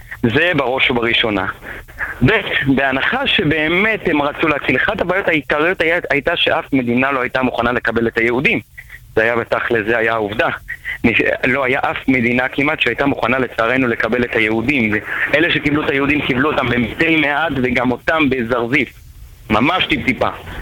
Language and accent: Hebrew; Jerusalem, Jerusalem District, Israel; אני מירושלים